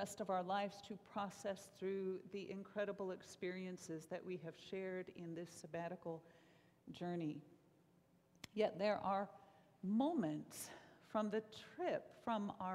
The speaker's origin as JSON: {"language": "English", "town": "White Bear Lake", "region": "Minnesota", "country": "United States", "said": "when she found out that I was from White Bear Lake"}